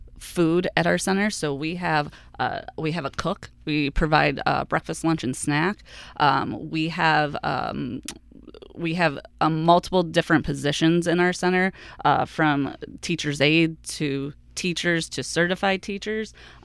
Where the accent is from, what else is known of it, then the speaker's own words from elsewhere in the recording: Geneva, New York, United States; Yeah, so I'm originally from the Geneva area, and like Laura said, my parents are still located here.